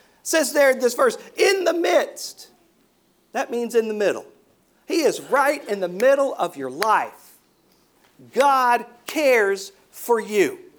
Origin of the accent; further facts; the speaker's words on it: Dallas, Texas, United States; The church I grew up in Dallas was Pleasant Grove Baptist Temple. It was Dr. R.D. Wade was my pastor growing up.